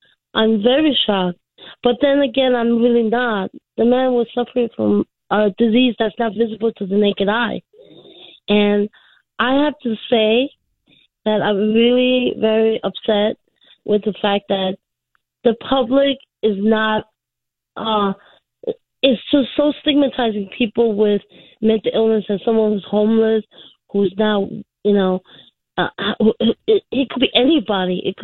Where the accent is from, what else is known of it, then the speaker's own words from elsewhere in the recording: Queens, New York, United States; I'm from Queens, and he was amazing.